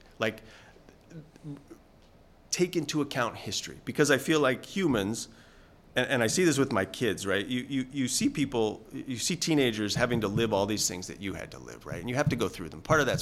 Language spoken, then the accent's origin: English; United States; tout the U.S. because I'm American